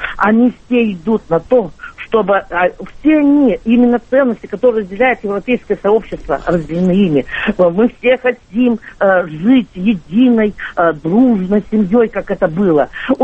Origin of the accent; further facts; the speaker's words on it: Saint Petersburg, Russia; из Санкт-Петербурга.